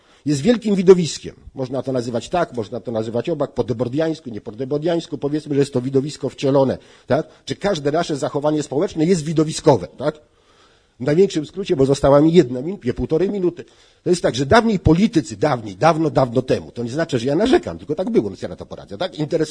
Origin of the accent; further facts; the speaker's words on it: France; Jako Francuz mogę to powiedzieć.